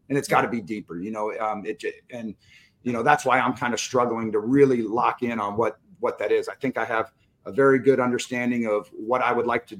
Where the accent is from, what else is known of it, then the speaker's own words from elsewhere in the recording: Pacific Northwest, United States; now in St. Louis, United States; Because I'm a Northwestern, I'm in St. Louis, but I grew up in the Northwest.